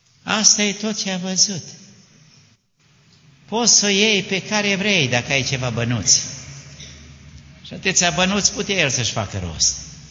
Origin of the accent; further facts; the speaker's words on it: Transylvania, Romania; Și eu sunt moț, să știți.